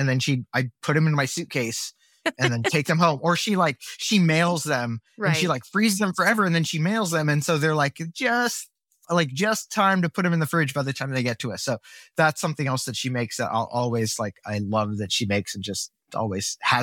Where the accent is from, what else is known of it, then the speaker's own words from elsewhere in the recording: Midwest, United States; where I think when we were growing up in the Midwest, you couldn't just go somewhere and get pho, right?